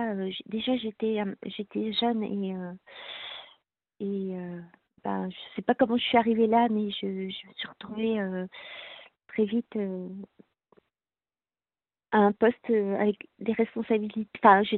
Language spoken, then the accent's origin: French; Brittany, France; moved away as an adult; now in Paris, France; je suis bretonne à l'origine, donc... Voilà, je suis partie, je suis venue travailler sur Paris.